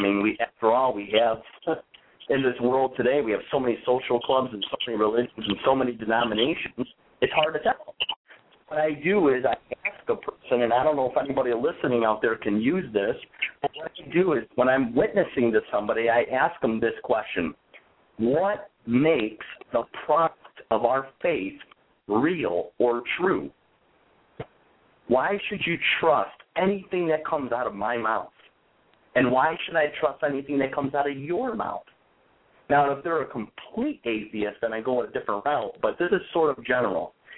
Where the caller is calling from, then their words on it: New York, United States; Hey, how you guys doing? … I'm out of New York.